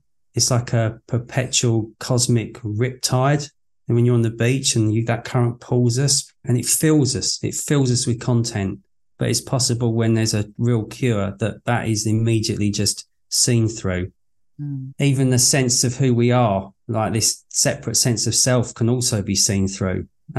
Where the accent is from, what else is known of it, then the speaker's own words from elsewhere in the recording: England, United Kingdom; But I knew I was Irish, even though I was raised in England.